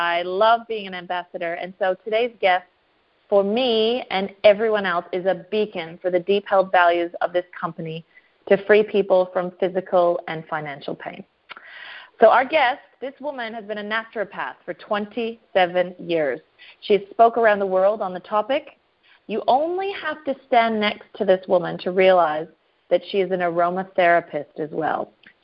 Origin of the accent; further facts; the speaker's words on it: Canada; accent: Canadian; now in Brisbane, Australia; I say that because many might be confused with my Canadian accent, even though I have lived in Australia for 16 years. So I represented my country of Canada for over 10 years in beach volleyball.